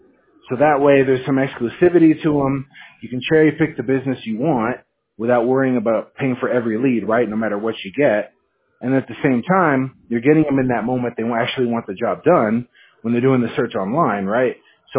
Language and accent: English; Monroe, Washington, United States; I'm not born and raised, but I was raised in Monroe, a little town in Snohomish County.